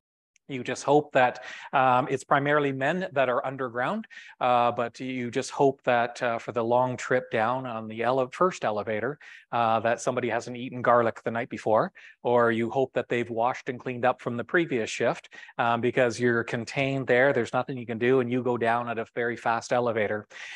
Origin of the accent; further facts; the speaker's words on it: Timmins, Ontario, Canada; I'm from Northern Ontario, up Timmins direction.